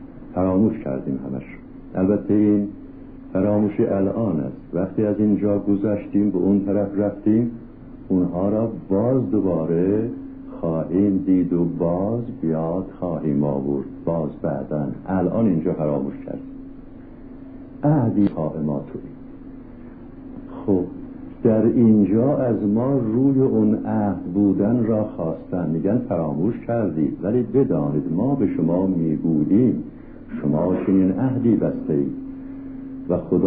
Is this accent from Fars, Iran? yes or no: no; Tehran, Tehran Province, Iran